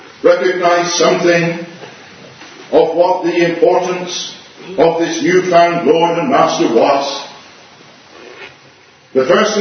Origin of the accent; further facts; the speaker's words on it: Plymouth, South West England, United Kingdom; I was brought up amongst the Plymouth Brethren, but that's simply because I was born in Plymouth.